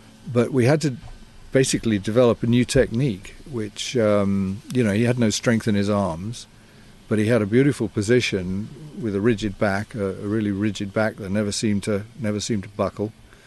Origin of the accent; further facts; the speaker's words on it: Yorkshire and the Humber, United Kingdom; Well, not so much. I'm from Yorkshire.